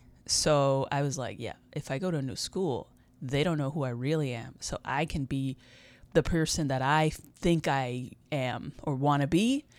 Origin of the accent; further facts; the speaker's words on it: New York City, New York, United States; I'm from New York City, so maybe most people have seen something like it, but not me.